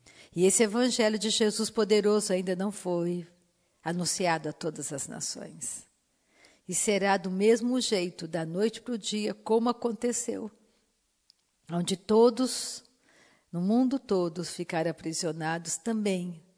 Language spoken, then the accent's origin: Portuguese; Brazil; born there; Momentaneamente estamos como brasileiros na nação brasileira, nascemos no Brasil.